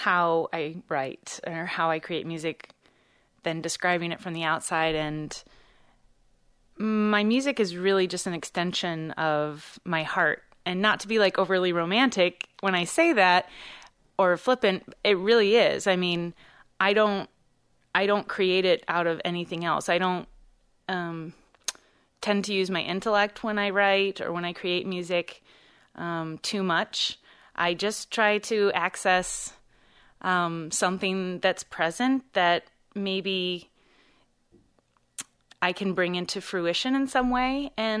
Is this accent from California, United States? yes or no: no; Perrysburg, Ohio, United States; I started doing productions in the big city, Toledo, which was near where I grew up in Perrysburg, Ohio.